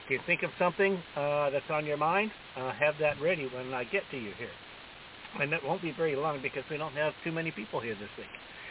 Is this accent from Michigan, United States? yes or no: no; Illinois, United States; when I think about my hometown, it's in the area very close to where Bob Heil started out in Marissa, Illinois, down there close to St. Louis.